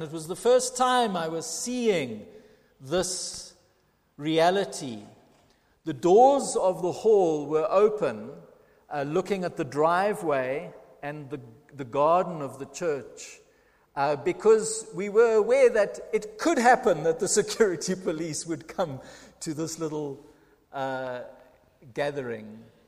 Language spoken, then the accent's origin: English; East London, Eastern Cape, South Africa; I was growing up in the Quigney in East London.